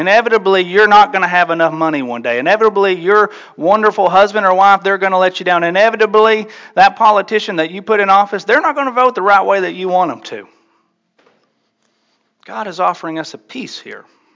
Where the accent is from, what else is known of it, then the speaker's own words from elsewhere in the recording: Tennessee, United States; My brother and I, we would go on these summer vacations to the beach. We're from East Tennessee. We didn't want to do the mountains. We got plenty of that back home.